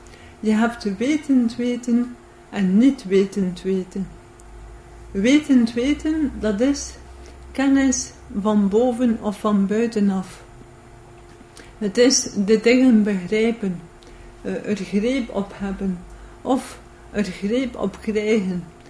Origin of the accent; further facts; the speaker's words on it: Flanders, Belgium; Ik ben een Vlaming. Ik hoop dus dat ik verstaanbaar ben voor jullie.